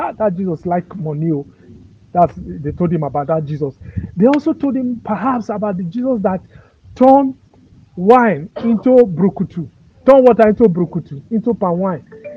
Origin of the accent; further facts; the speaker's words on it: Lagos, Nigeria; I have lived in Lagos. I was born in Lagos and all that.